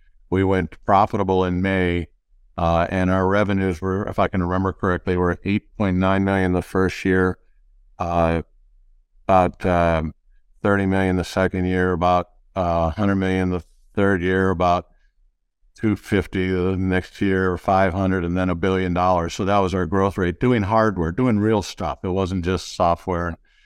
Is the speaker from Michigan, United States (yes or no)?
yes; Detroit, Michigan, United States; I grew up in the Midwest, classic Midwesterner, all kinds of cities. Dad moved around a lot, eventually ended up in Detroit